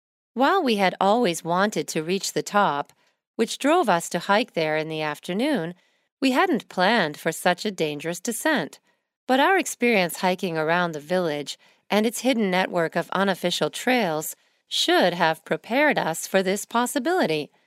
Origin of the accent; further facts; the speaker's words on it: United States; trails in parks across the United States, my home country